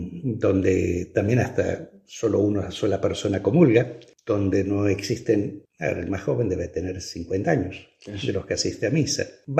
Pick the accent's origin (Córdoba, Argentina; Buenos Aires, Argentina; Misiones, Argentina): Buenos Aires, Argentina; me presentaba como un gallego de la quinta provincia, ¿no es cierto? Un porteño de Buenos Aires, donde, bueno, en casa no hablaba mi padre ni mi abuela, hablaban con sus hijos, no hablaban gallego, pero lo entiendo.